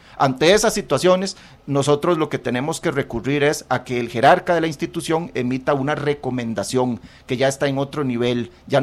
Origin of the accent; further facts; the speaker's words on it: San José, Costa Rica; quienes crecimos en San José, en el área metropolitana